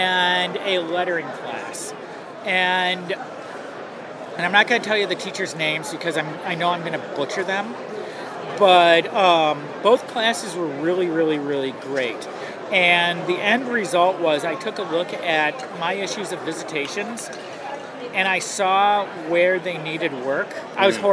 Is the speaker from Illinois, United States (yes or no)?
yes; Chicago, Illinois, United States; I did like 3 or 4 conventions before I made it to C2E2, which is my home base. I'm from Chicago.